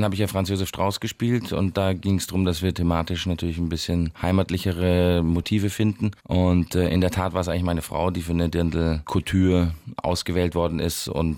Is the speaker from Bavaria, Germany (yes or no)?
yes; Munich, Bavaria, Germany; born there; ich habe einen britischen Pass, ich bin gebürtiger Münchner, steuerlicher Inländer, also ich bin zweisprachig aufgewachsen. Ich bin als Engländer in Deutschland lebend